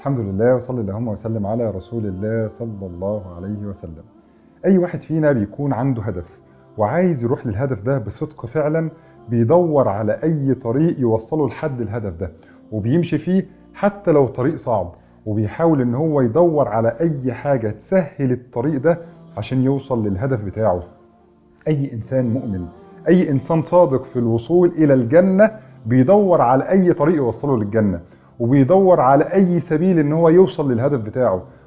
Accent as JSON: {"language": "Arabic", "country": "Egypt", "said": "حس ان انا مصري"}